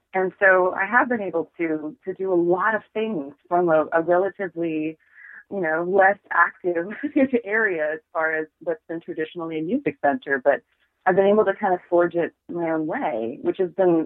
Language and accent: English; Alaska, United States; growing up in Alaska really shaped my musical palette in so many ways because of the isolation